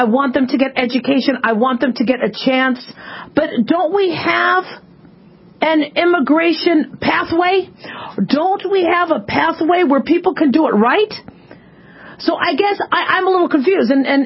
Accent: Los Angeles, California, United States; born there; I was born in Los Angeles

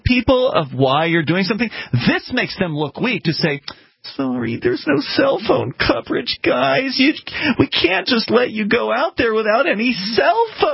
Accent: Florida, United States; when I was growing up in Florida, we were on the Alafaya River canoeing over top of alligators.

